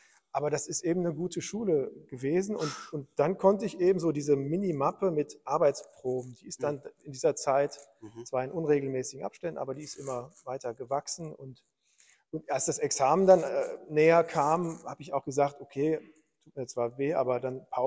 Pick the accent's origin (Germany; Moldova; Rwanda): Germany; Aachen, North Rhine-Westphalia; Also in meiner Heimatstadt Aachen habe ich dann in den ersten Semesterferien